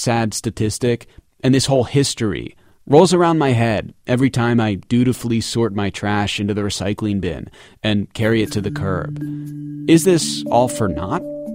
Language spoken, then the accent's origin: English; New Jersey, United States; Some states, including my home state of New Jersey, proposed banning single-use plastic.